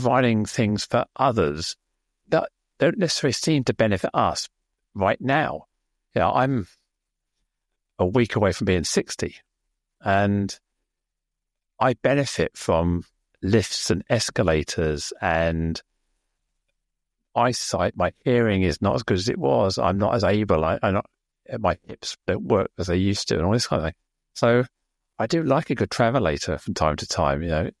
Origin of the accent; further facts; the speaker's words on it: United Kingdom; As a Brit, you look at it